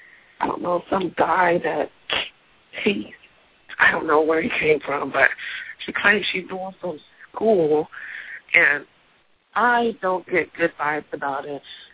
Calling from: Seattle, Washington, United States; from Seattle, Washington.

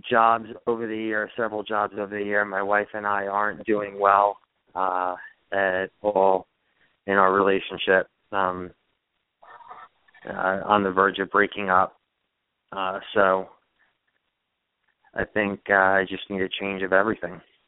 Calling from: New York, United States; I'm actually calling from New York, and I'm looking to move to Charlotte, North Carolina

